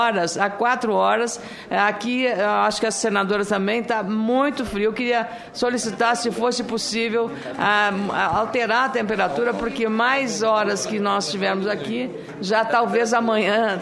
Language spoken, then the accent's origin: Portuguese; Rio Grande do Sul, Brazil; E olha que eu sou gaúcha, presidente. Eu sou gaúcha, acostumada a temperaturas baixas.